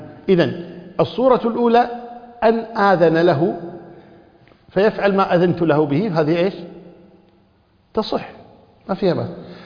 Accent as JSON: {"language": "Arabic", "country": "Kuwait", "said": "هنا عندنا في بلادنا"}